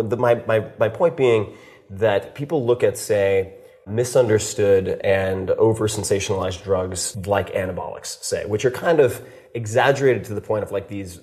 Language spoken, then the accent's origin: English; Long Island, New York, United States; So I grew up on Long Island. I go back every summer.